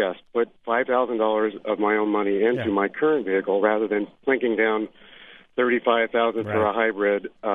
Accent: California, United States; I am from Silicon Valley myself

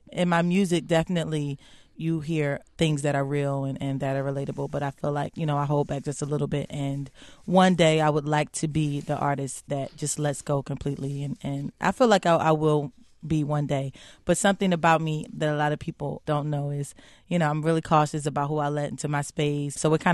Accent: Philadelphia, Pennsylvania, United States; Oh, I mean, it's very much reflected in it. I grew up in the Philly scene. I was about 13 or 14 singing in the Black Lily when I was younger.

